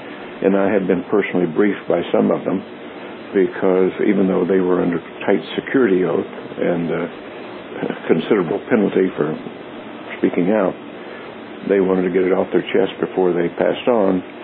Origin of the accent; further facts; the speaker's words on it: Roswell, New Mexico, United States; But since I grew up in Roswell, New Mexico, right down the road from Dr. Robert Goddard, the father of American rocketry